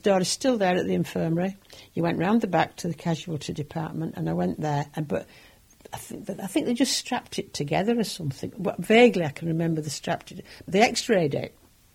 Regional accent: Yorkshire and the Humber, United Kingdom; born there; I was born in Taylor's Buildings. It's off Church Street, 1931.

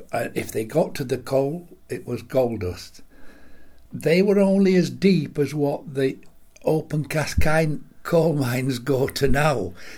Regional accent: Leeds, Yorkshire and the Humber, United Kingdom; born there; I was born in 1939. That makes me a war baby. And I was born in Hyde Terrace Hospital in Leeds

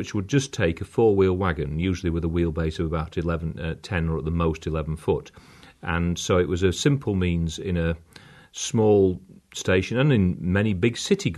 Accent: Yorkshire and the Humber, United Kingdom; I grew up in the Yorkshire Dales near the Midland Railway and then came to work in the Rothwell area in 1973 and got my first digs were in Woodlesford, lodging with a retired deputy who'd worked down Waterhead Colliery most of his life.

